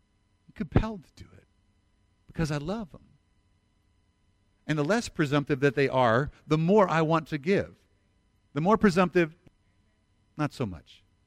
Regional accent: United States; I mean, I'm an American, Lord.

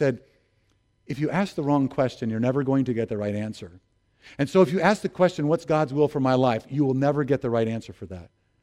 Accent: Memphis, Tennessee, United States; I grew up in Memphis, Tennessee for some portion of time

